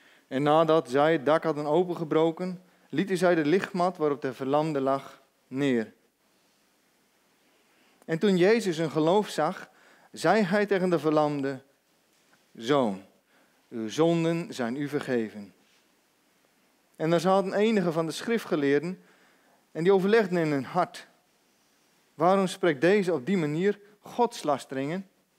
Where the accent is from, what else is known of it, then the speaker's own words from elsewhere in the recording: Urk, Flevoland, Netherlands; Ik kom zelf uit Urk.